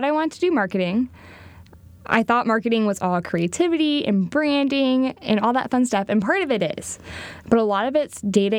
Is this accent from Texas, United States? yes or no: yes; Houston, Texas, United States; I'm from Houston, Texas. I'm an only child. I didn't want to be super far away from home.